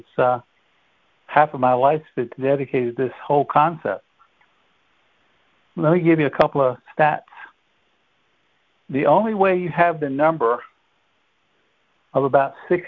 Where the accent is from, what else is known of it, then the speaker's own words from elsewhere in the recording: Portsmouth, Virginia, United States; now in Tidewater, United States; Here in Tidewater, I am now, and I'm born and raised in Portsmouth, up in Northern Virginia for 30-some years, and still connected there a lot.